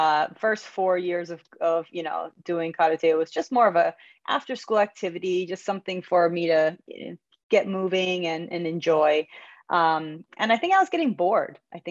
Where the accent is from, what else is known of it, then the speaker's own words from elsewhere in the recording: Honolulu, Hawaii, United States; Well, I was born in Honolulu, Hawaii. Spent most of my early years there.